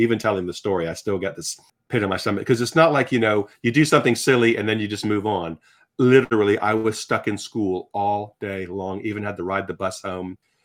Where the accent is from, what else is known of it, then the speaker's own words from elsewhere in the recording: Virginia, United States; where I grew up in Richmond was actually a suburb of Richmond, about 30 miles outside the city, sort of very country-ish.